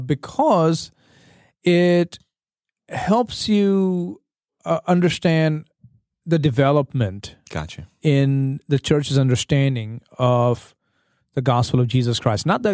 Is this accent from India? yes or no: yes; India; English is a second language; now in United States; Easter growing up in India, it was never bright colors.